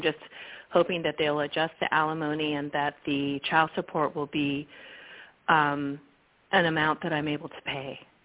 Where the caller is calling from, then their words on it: Salinas, California, United States; Good evening. I'm calling from Salinas, California.